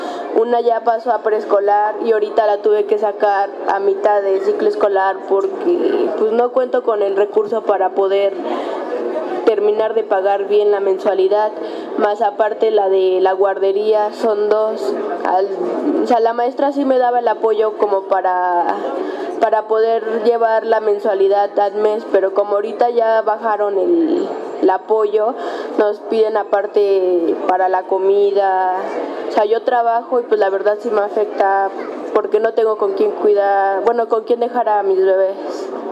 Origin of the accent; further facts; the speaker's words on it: Puebla, Mexico; Bueno, yo vengo de Puebla.